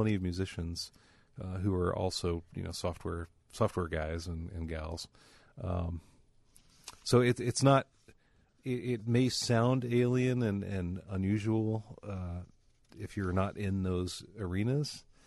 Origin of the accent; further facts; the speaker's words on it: California, United States; born there; I was born in Southern California